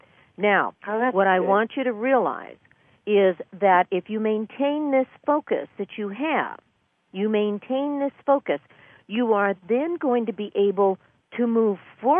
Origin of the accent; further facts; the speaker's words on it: California, United States; I was born and raised here, and cold in California is a heat wave for us up here.